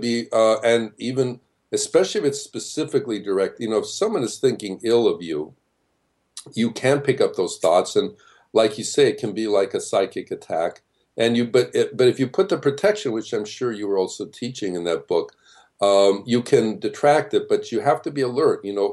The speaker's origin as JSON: {"language": "English", "region": "Midwest", "country": "United States", "said": "So, you know, I came from the Midwest originally"}